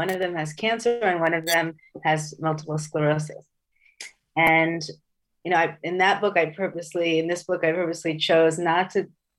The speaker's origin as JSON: {"language": "English", "country": "United States", "tie": "born or raised there", "lives_now": "Israel", "said": "So I live in Israel. I grew up in the United States"}